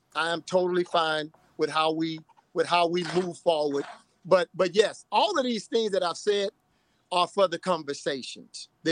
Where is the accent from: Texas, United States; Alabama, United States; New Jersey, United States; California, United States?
Texas, United States; I'm from Texas.